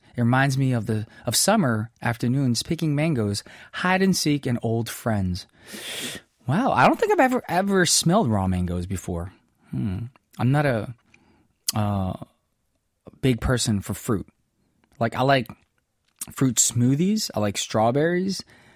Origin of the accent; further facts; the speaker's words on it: United States; this also reminds me of an ad that I grew up listening to in America a long time ago.